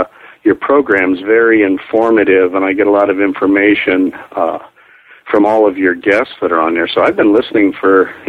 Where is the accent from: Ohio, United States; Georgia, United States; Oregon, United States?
Ohio, United States; Xenia; I grew up in Xenia, Ohio, you know, in the middle of the country.